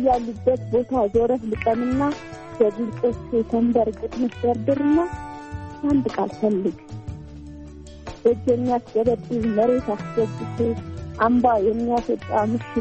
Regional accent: Debre Markos, Amhara, Ethiopia; እድገቴም ውልደቴም ጎጃም ደብረ ማርቆስ ከተማ ውስጥ ነው ተወልጄ የሚያደግኩት። ከ12ኛ ክፍልም የተማርኩት እዛው ነው።

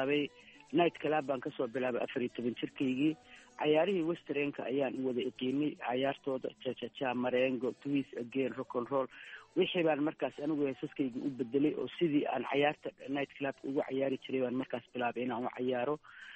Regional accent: Mudug, Somalia; aniga maa wuxuu daa anaaba mudug baan ka imid

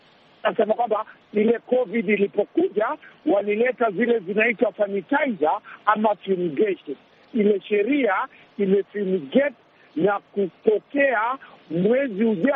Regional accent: Nyamira County, Kenya; ninatoka sehemu za Nyamira pande ya Kisii kule Nyanza

